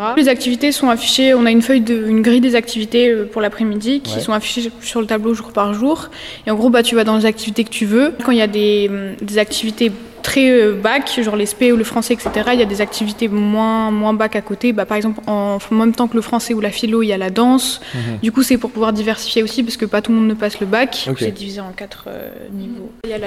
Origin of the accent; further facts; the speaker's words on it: Orléans, Centre-Val de Loire, France; Enfin, moi, par exemple, je suis d'Orléans.